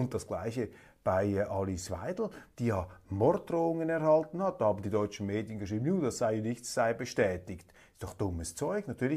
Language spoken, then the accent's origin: German; Switzerland; Als Schweizer sage ich einfach